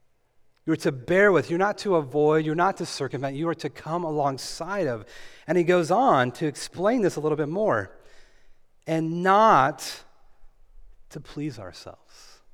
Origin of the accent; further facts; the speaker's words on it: California, United States; because I'm from California. I learned to preach without shoes on, okay?